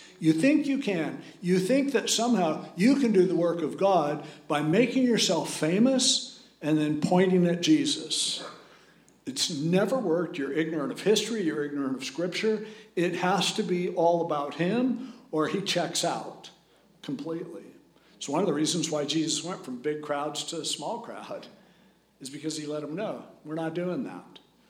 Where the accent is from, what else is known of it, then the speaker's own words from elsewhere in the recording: United States; And I'm an American and I'll vote.